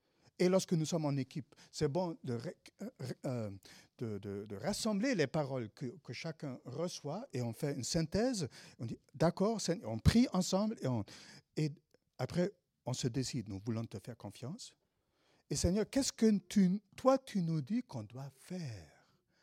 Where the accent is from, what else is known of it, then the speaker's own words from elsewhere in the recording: Senegal; Et nous, en tant que Sénégalais, nous, on a juste, on a pu trouver, je pense, à l'époque, c'était 2500 euros.